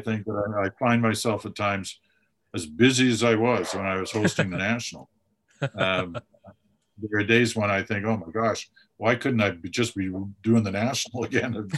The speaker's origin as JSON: {"language": "English", "country": "Canada", "tie": "born or raised there", "also_born_or_lived": "Britain", "said": "He used to say to me as I was growing up, when we moved to Canada, we came from Britain."}